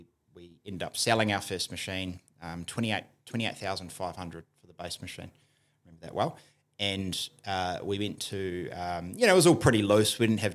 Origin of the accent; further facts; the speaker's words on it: New Zealand; So obviously I'm a Kiwi.